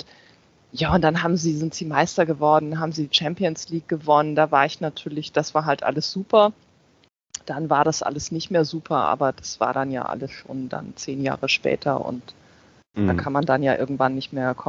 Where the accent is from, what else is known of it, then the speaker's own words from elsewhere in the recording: Flensburg, Schleswig-Holstein, Germany; now in Hamburg, Germany; Weil ich in Hamburg lebe. Ich komme aus Flensburg. Ich bin halt zum Studium nach Hamburg gezogen.